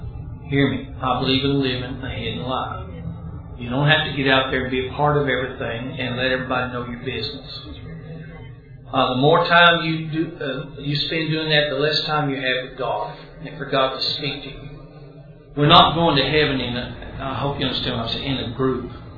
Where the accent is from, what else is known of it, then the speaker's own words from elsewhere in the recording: Dallas, Texas, United States; when I was a 12-year-old boy growing up in Dallas in a church there